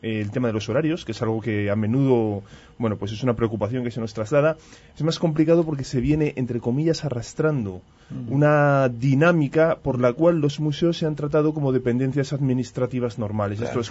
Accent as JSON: {"language": "Spanish", "country": "Spain", "said": "Trabajo en el Sistema Nacional de Museos, pero soy español."}